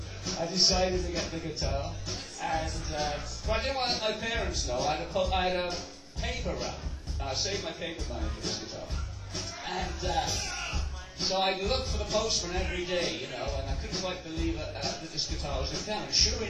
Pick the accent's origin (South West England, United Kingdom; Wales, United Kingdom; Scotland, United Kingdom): Wales, United Kingdom; I'm Welsh, and Wales was pretty backwards in those days. So nice place to visit now, I think.